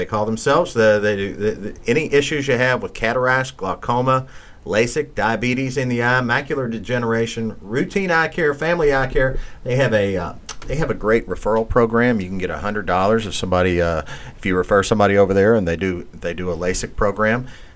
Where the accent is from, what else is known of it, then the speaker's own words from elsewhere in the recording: Louisville, Kentucky, United States; it's the most local, the greatest way to hear about things going on in my hometown, Louisville, Kentucky.